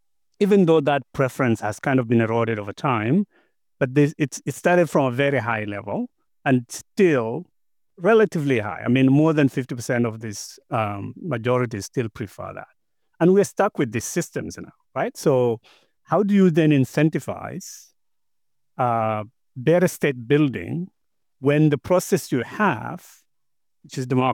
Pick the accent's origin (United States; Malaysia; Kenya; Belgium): Kenya; You and I come from Kenya